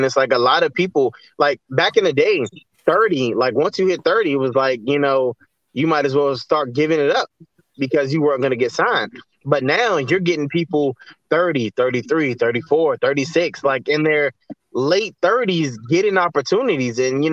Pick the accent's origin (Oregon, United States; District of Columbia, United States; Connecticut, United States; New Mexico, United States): District of Columbia, United States; Washington; Well, I'm from D.C. I'm from Southeast D.C.